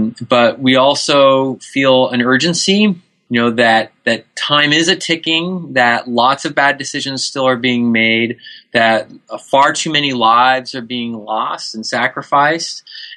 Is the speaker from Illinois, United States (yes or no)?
yes; Illinois, United States; I think back right. to my days growing up in Illinois, and, you know, I grew up in the country of downstate Illinois